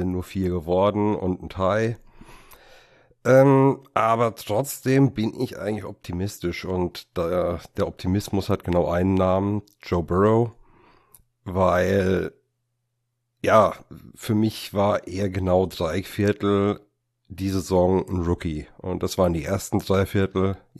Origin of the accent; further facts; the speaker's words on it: Aschaffenburg, Bavaria, Germany; Ich komme aus der Nähe von Frankfurt, nennt sich Aschaffenburg, ist gerade noch Bayern